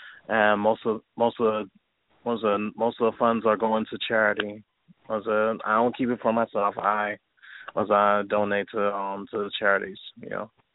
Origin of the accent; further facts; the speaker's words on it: Halifax, Nova Scotia, Canada; also born or lived in St. Ann, Jamaica / Queens, United States; I'm hailing from Southside Jamaica, Queens, by way of St. Anne in Jamaica, and was raised in Halifax, Nova Scotia.